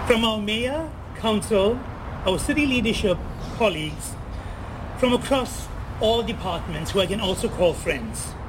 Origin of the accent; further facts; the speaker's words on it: South Africa; Through my teens, growing up in South Africa, I was the obese kid, I was the kid of color, I was also the gay kid.